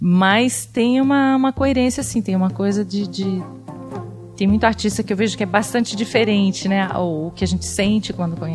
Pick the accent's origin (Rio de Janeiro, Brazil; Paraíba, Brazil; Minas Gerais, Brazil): Minas Gerais, Brazil; now in São Paulo, Brazil; Então é uma mineira que veio para São Paulo, que aqui desenvolveu a carreira, né?